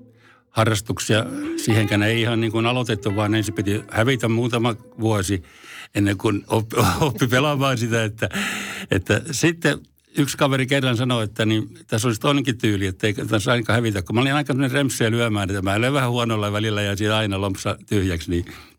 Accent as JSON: {"language": "Finnish", "town": "Forssa", "region": "Tavastia Proper", "country": "Finland", "tie": "born or raised there", "also_born_or_lived": "Helsinki", "said": "Forssan olen syntynyt Helsingissä, mutta mä taisin olla sellainen vaikea tapaus, niin mä kävin täällä vaan tulemassa rääkäsemässä ja sitten muutin Forssaan ihan siellä, että olen forssalainen."}